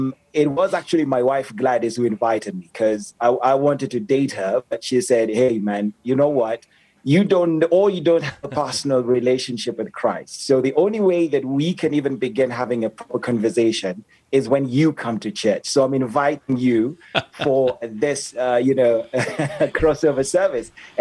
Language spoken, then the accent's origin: English; Nairobi, Kenya; is originally from Nairobi, Kenya, born, bred here.